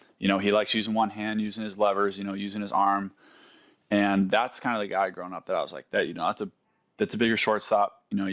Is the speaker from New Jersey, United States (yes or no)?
no; Arizona, United States; I grew up playing baseball in Arizona, so this is kind of an environment I'm used to a little bit.